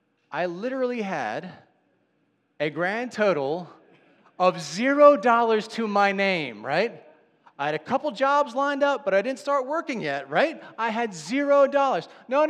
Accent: Pennsylvania, United States; I'm from Delco, so it was a little bit weird for me. Anyway, I just moved there.

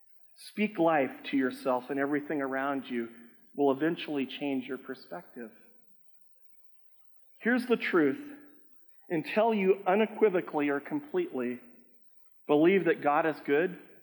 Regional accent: United States; And I'm an American, so it's hard for me to say that.

